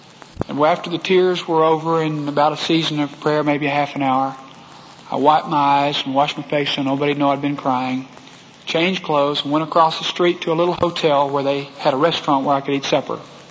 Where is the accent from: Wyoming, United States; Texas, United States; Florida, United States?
Texas, United States; accent: Texas; I turned to her with my very Texas accent